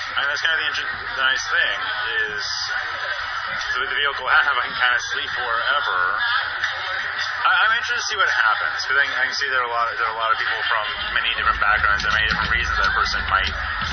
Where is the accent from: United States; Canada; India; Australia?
United States; Seattle, Washington; also born or lived in Southern California; I'm from Seattle originally. I grew up in Seattle. I went to school in Malibu in Southern California.